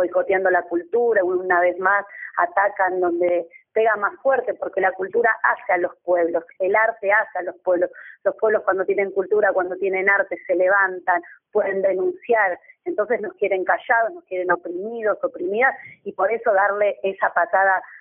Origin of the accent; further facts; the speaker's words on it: Argentina; sino como argentinos, como un derecho fundamental